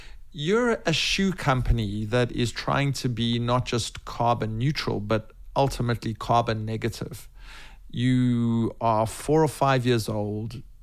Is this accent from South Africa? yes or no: yes; South Africa; eucalyptus from my home country, South Africa